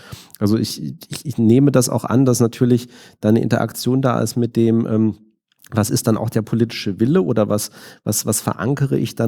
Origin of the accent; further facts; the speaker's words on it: Düsseldorf, North Rhine-Westphalia, Germany; Gut, ich komme jetzt aus Düsseldorf